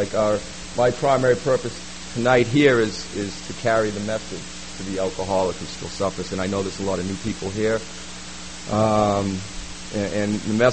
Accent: Boston, Massachusetts, United States; accent: Boston; I grew up in Boston, as you can tell my accent a little bit, on the East Coast side.

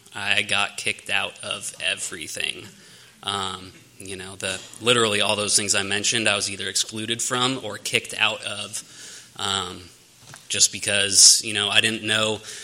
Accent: Mission Viejo, California, United States; born and raised in Orange County, Mission Viejo, California, which is a pretty nice place. I wasn't from the streets.

